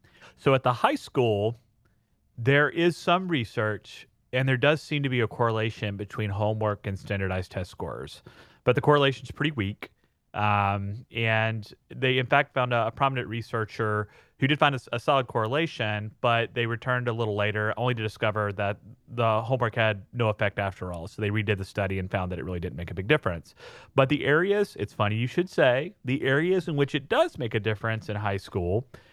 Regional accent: Mississippi, United States; in my home state of Mississippi, there is House Bill 449

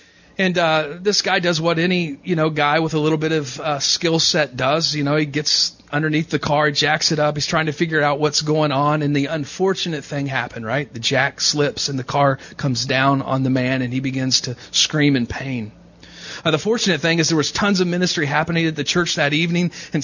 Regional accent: Ohio, United States; You know, I grew up in Southwest Ohio, which is really Kentucky.

